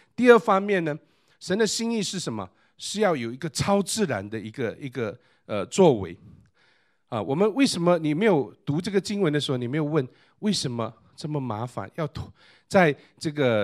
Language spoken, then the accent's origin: Chinese; China; 我们中国人讲说温饱思淫欲哈，就是太吃得太饱了、穿得太暖了